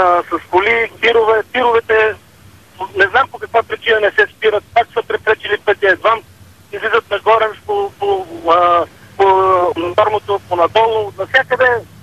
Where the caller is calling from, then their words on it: Ihtiman, Sofia Province, Bulgaria; Намирате ме на Ихтиман, на станцията на Ихтиман.